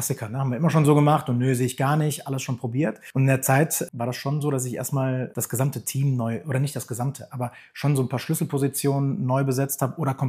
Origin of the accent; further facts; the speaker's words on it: Leverkusen, North Rhine-Westphalia, Germany; born there; Und jetzt bin ich selber gebürtig auch aus Leverkusen